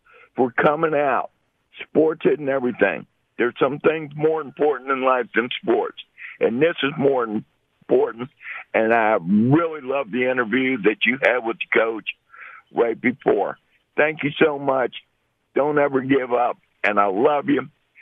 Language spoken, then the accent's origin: English; Virginia, United States; I grew up in Virginia, and I lived about 25 minutes from T.C. Williams, and that's where the movie was made.